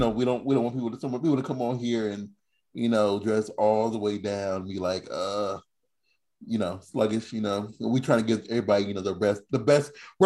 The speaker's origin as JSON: {"language": "English", "region": "Midwest", "country": "United States", "said": "Oh, I'm from the Midwest. I'm used to these."}